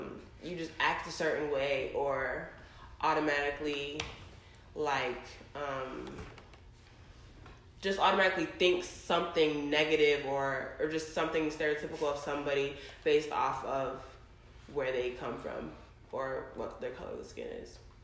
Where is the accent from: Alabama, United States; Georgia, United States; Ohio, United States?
Georgia, United States; Conyers; I'm from Conyers, which is like an hour south of Atlanta. And obviously there's racism there because it's like a real suburban community. Not a lot of people. It's real small.